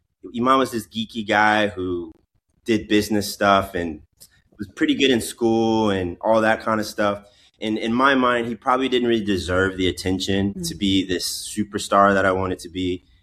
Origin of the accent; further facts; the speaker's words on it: Cincinnati, Ohio, United States; I mean, so I'm from Cincinnati, Ohio. Grew up in a musical family.